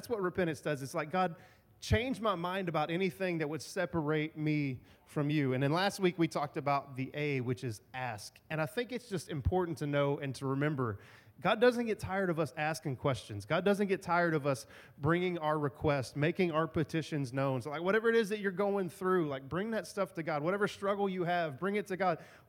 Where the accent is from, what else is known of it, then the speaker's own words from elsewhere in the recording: Texas, United States; And so we've probably all at least heard of this, especially growing up in East Texas.